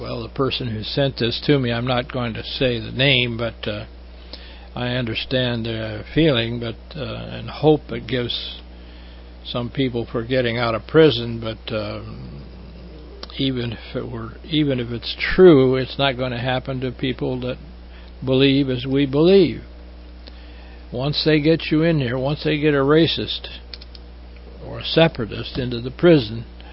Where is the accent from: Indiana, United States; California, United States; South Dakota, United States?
South Dakota, United States; I grew up in South Dakota, so that's smack dab in the middle class in America.